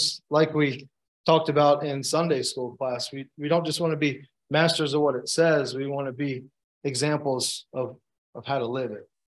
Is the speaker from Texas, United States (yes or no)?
no; Baltimore, Maryland, United States; I don't even know what moss looks like because I'm from Baltimore.